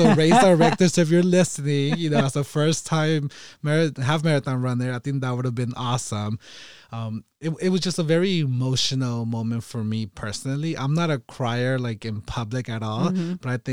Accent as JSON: {"language": "English", "region": "California", "country": "United States", "said": "A big mistake being a Californian. Like, I never feel prepared for the cold."}